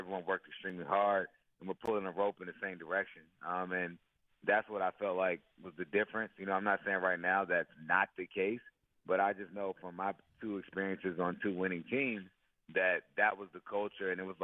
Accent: Maryland, United States; Maryland is kind of always been home for me.

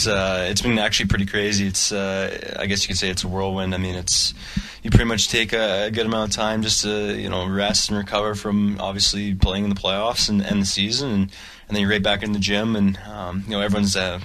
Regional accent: Edmonton, Alberta, Canada; back in my hometown in Edmonton

